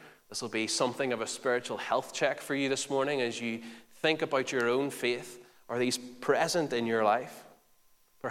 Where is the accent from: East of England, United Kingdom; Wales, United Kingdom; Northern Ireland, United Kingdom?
Northern Ireland, United Kingdom; Lisburn; Or I could show you that I have a birth certificate that shows you that I was born in Lisburn